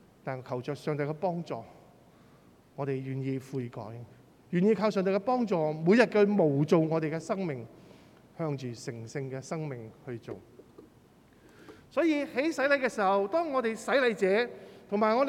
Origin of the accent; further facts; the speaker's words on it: Hong Kong; 可能我香港人惯了念书